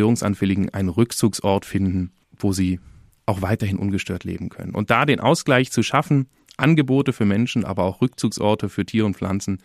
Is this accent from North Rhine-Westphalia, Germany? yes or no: no; Isny, Baden-Württemberg, Germany; Auch unsere Einheimischen, ich bin ja selbst Einheimischer, gebürtig aus Isny und liebe es, hier in der Natur unterwegs zu sein.